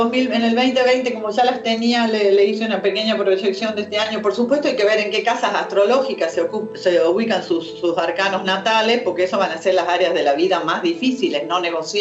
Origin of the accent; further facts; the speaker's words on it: Juan Bautista Alberdi, Tucumán, Argentina; Gabriela Correa es de mi misma ciudad. Yo soy de Juan Bautista Alberdi también